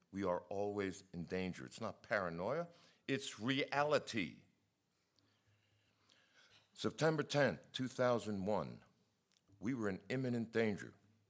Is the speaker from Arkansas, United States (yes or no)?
no; New York City, New York, United States; You know, I grew up in New York City. I ain't proud of that, but by God, I did take something out of it.